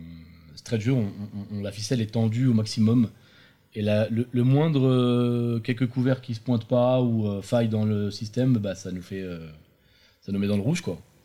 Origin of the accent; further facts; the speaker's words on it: France; à chaque fois, je dis, je suis français.